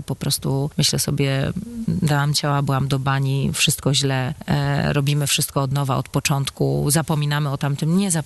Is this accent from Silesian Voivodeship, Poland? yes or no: yes; Mikołów, Silesian Voivodeship, Poland; Pochodzę z Mikołowa. Bardzo lubię to miasto. Nie jestem jakoś bardzo związana z samym Mikołowem. Po prostu jestem związana z moją małą ojczyzną, którą jest Śląsk.